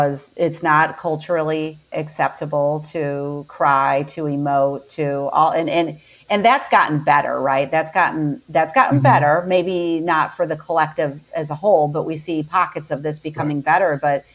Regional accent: United States; Like I grew up in the United States, so I only know culture here

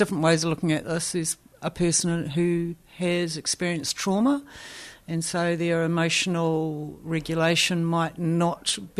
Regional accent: Tauranga, Bay of Plenty, New Zealand; born there; I was born in Tauranga, Katikat. And if people ask me where I come from, I say, oh, I was born in Tauranga.

